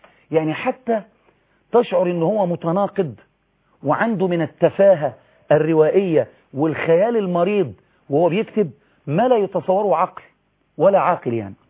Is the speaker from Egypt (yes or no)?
yes; Egypt; عندنا في مصر يا دكتور مسيحيون وصلوا لمنصب رئيس الوزراء منذ قرن من الزمن